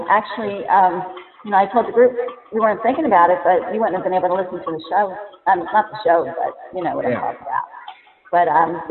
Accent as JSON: {"language": "English", "region": "New Jersey", "country": "United States", "said": "you know, I'm from Jersey."}